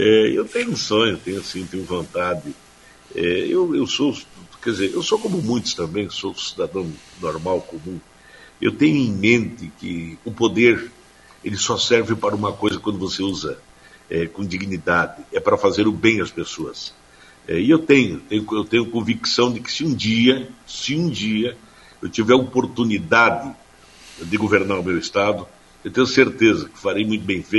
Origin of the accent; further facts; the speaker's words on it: Nonoai, Rio Grande do Sul, Brazil; Até porque eu sou natural do Rio Grande do Sul, sou natural de Nonoai, nasci aí em Nonoai